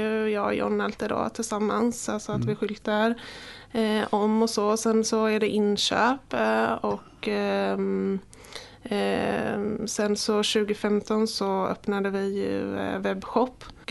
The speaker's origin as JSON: {"language": "Swedish", "town": "Sävedalen", "region": "Västra Götaland County", "country": "Sweden", "tie": "born or raised there", "said": "Jag är 32 år. Jag är uppvuxen i Sävedalen och bor här just nu också. Fortsatt."}